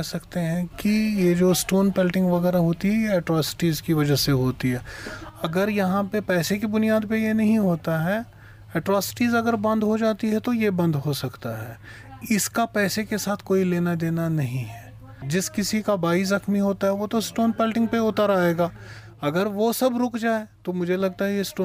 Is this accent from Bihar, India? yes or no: no; Srinagar, Jammu and Kashmir, India; मैं श्रीनगर से हूँ।